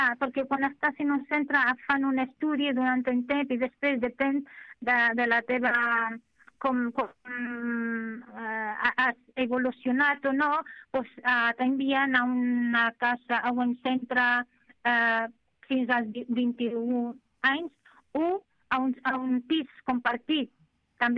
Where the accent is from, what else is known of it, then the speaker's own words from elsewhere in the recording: Tangier, Tanger-Tetouan-Al Hoceima, Morocco; now in Spain; jo soc de Tànger, i Tànger hi ha moltes, el tema tèxtil, fàbriques, tot, i moltes dones ja treballen.